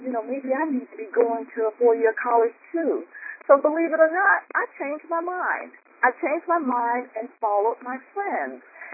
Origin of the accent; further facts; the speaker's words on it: Gainesville, Georgia, United States; I grew up in Gainesville, Georgia. As a teenager, I always wanted to be a model.